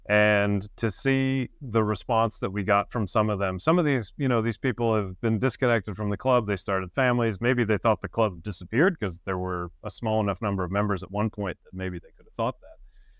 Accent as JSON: {"language": "English", "region": "New England", "country": "United States", "lives_now": "Quebec City, Canada", "said": "I'm originally from New England"}